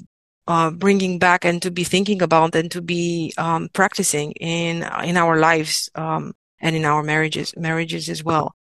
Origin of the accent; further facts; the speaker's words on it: Romania; in the church where I grew up in Romania